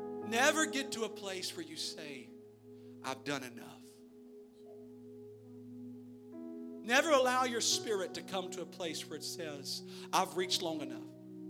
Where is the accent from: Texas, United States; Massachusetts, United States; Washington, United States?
Texas, United States; Jasper; I'm from Texas. I was raised in southeast Texas by a little town called Jasper, Texas.